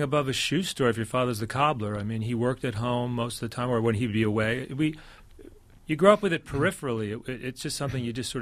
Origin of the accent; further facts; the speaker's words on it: Washingtonville, New York, United States; We grew up in Washingtonville, New York, upstate, sort of a random place to be